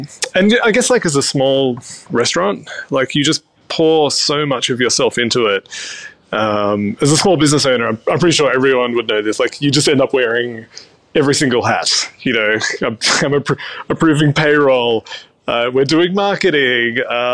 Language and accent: English; Sydney, New South Wales, Australia; moved away as an adult; now in Canberra, Australia; I'm from Sydney and I lived there, you know, until I was like 32 and worked in a lot of great places, then moved to Canberra.